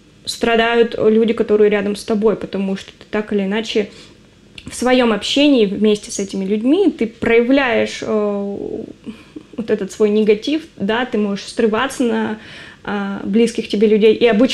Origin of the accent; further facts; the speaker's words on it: Saint Petersburg, Russia; еще раз напомню, что я из Санкт-Петербурга.